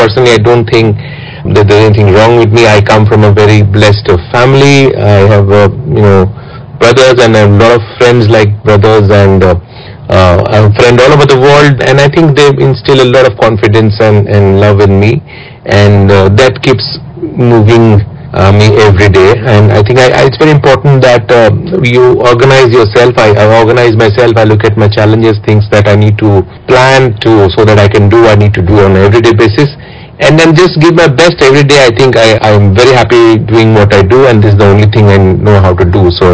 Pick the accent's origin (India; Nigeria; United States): India; Northeast India; I come from Northeast India, and you know how it was.